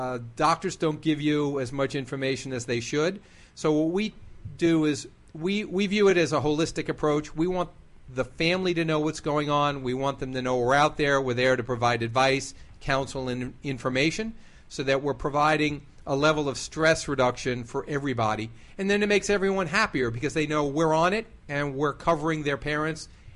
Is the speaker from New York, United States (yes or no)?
yes; Lynbrook, New York, United States; Long Island, Lynbrook.